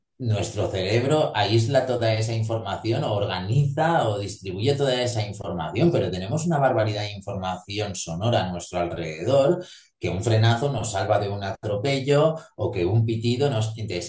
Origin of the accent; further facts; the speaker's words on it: Valencia, Valencian Community, Spain; nosotros somos de Valencia, ¿no?